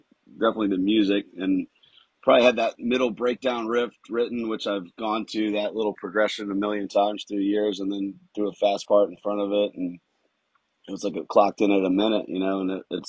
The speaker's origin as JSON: {"language": "English", "town": "Virginia Beach", "region": "Virginia", "country": "United States", "tie": "born or raised there", "said": "Yeah, Andy and I grew up in Virginia Beach"}